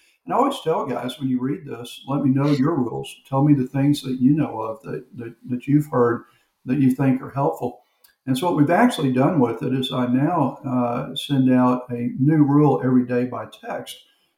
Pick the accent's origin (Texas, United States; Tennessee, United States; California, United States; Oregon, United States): Texas, United States; Houston; moved away as an adult; now in Florida, United States; We're from Houston, Texas. I was a senior pastor for over 30 years and got into sexual addiction recovery in 2013. We moved to Florida after we left the pastorate in Texas